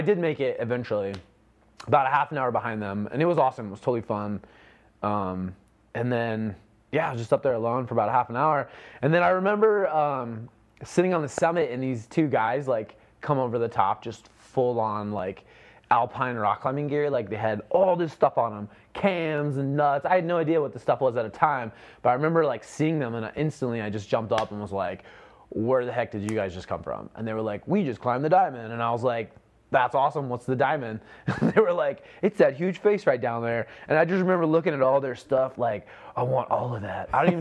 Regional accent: Omaha, Nebraska, United States; I was like, I'm from Omaha. Like, I only slept like 15 minutes last night.

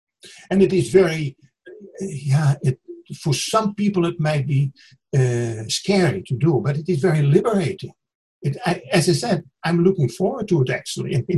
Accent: Netherlands; moved away as an adult; Now, first of all, I'm still a loyal subject of the King of the Netherlands. I'm still a Dutch citizen. I was born in Holland, lived for 21 years in Holland. Then I moved to West Berlin

